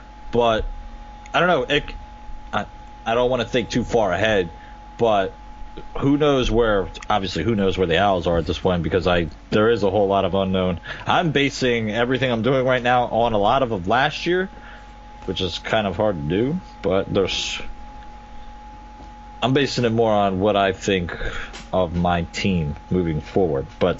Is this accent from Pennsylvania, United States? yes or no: yes; Pennsylvania, United States; at least because I grew up in Pennsylvania